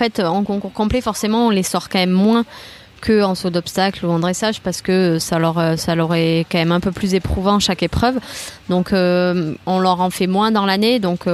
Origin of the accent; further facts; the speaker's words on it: Toulouse, Occitanie, France; je suis originaire de Toulouse.